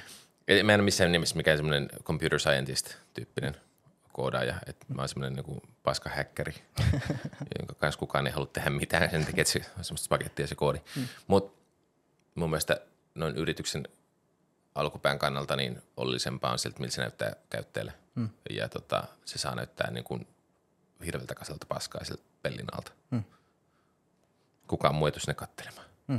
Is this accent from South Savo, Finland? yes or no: yes; Savonlinna, South Savo, Finland; born there; also born or lived in Rauma / Tampere; Mutta mä oon syntynyt Savonlinnassa.